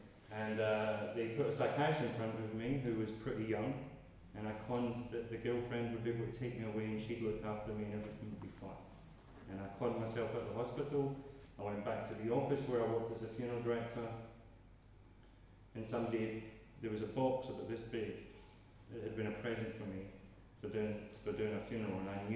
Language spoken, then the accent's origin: English; Scotland, United Kingdom; When I was growing up in Scotland, I was talking about this earlier, CIA? I was brought up in a Protestant religion